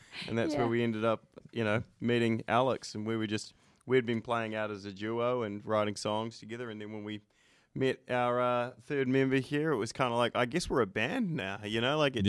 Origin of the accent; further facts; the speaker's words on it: New Zealand; also born or lived in Peru; now in Nashville, United States; Yeah, I'm from New Zealand originally